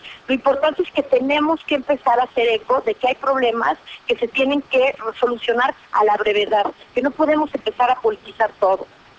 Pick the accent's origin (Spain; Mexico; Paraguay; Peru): Mexico; nosotros como mexicanos merecemos cosas de intelecto, merecemos cosas inteligentes.